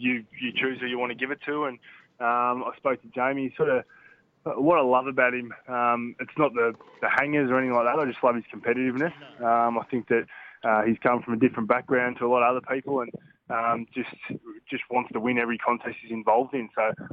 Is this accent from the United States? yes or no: no; Geelong, Victoria, Australia; I grew up in Geelong and barracked for Hawthorne